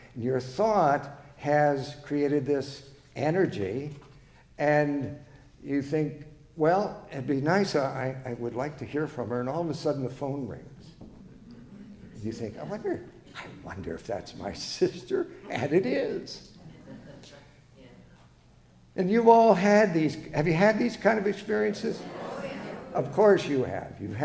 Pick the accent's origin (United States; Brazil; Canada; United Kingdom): Canada; When growing up in Canada, they played … down the street.